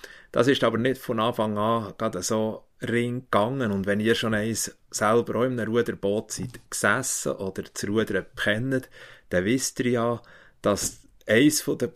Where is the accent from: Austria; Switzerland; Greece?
Switzerland; Bern; Ich bin am Brienzersee aufgewachsen